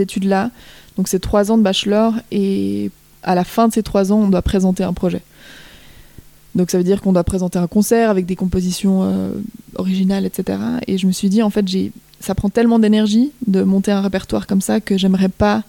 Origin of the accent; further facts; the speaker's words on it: Fribourg, Switzerland; Donc moi je viens de Fribourg. Et c'est vrai qu'à Fribourg, on a une tradition chorale assez forte.